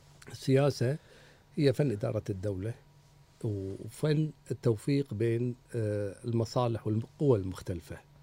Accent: Kuwait; وعلى فكرة ترى هذه ثقافة بالخليج وعندنا بالكويت

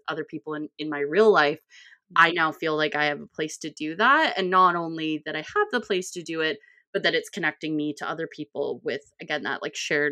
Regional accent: British Columbia, Canada; I'm from Canada. So I was in a small kind of rural town in BC, Canada

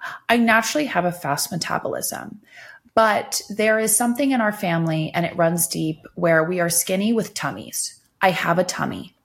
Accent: Thousand Oaks, California, United States; You know, I grew up in Thousand Oaks area, so I would drive to LA all the time and it was my thinking time.

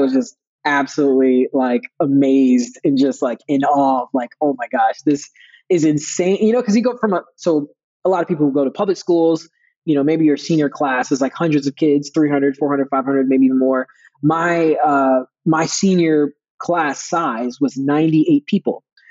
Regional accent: Augusta, Georgia, United States; I went to high school in Augusta, Georgia. So I grew up in Augusta. For most of my, like, middle school, high school, I'm actually more of a military brat.

